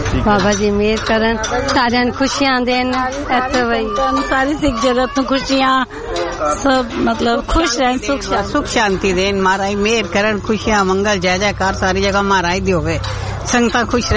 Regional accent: Delhi, India; ਅਸੀਂ ਦਿੱਲੀ ਤੋਂ ਆਏ ਹਾਂ ਜੀ।

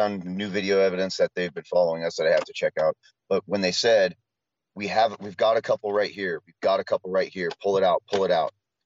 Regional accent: Portland, United States; I mean, I'm from Portland, but not that way.

